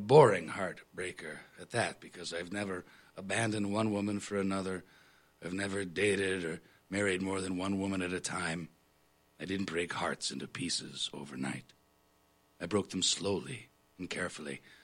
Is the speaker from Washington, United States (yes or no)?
yes; Spokane, Washington, United States; now in Seattle, United States; I grew up in Spokane, moved to Seattle 23 years ago for college